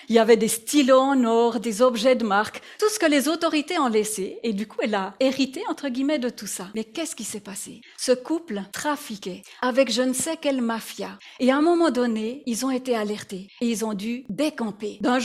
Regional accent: Val-de-Ruz, Neuchâtel, Switzerland; J'ai grandi au Val-de-Ru et il y a plusieurs villages.

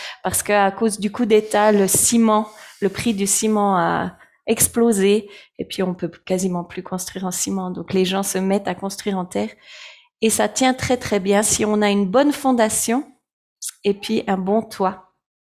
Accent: La Chaux-de-Fonds, Neuchâtel, Switzerland; now in Myanmar; Et moi, j'ai grandi ici à La Chaux-de-Fonds.

